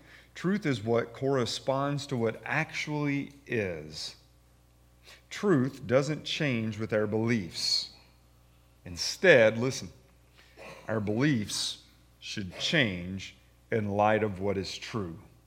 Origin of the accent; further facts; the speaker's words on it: Kentucky, United States; I mean, I'm from Kentucky and I get that, all right?